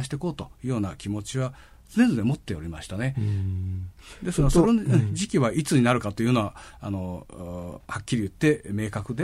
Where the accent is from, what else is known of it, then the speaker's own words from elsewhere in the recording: Shizuoka, Japan; 地元の静岡